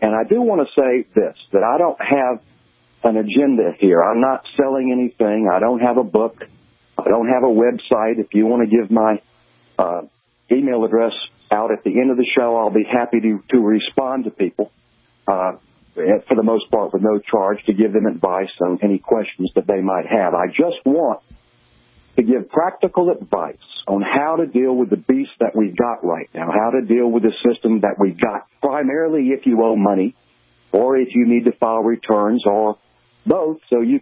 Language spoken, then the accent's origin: English; Jacksonville, Florida, United States; I'm from Jacksonville, Florida.